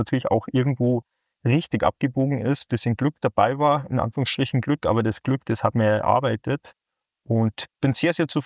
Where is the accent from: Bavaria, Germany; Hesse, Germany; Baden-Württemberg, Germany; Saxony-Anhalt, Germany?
Bavaria, Germany; also gebürtig Berchtesgadener Land aufgewachsen, direkt im Süden von Deutschland. Wunderschön, 34 Jahre alt, 1990 geboren.